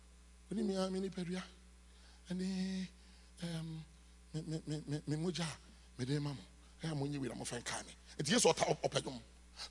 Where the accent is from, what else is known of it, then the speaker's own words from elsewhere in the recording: Abuja, Federal Capital Territory, Nigeria; When we were growing up in Abuja, very close to our house, there was a fetish priest over there.